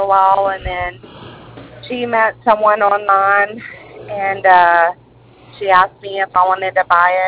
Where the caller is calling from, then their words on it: Brownwood, Texas, United States; Brownwood, Texas.